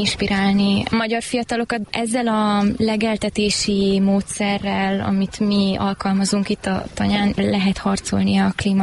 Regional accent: Oradea, Bihor, Romania; Nagyváradon nőttem fel, ott töltöttem egész életemet, divattervezéssel, varással foglalkoztam.

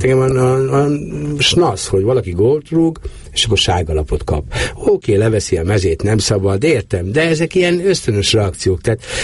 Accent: Emőd, Borsod-Abaúj-Zemplén, Hungary; born there; Nem, én Emődön születtem. Emődön születtem

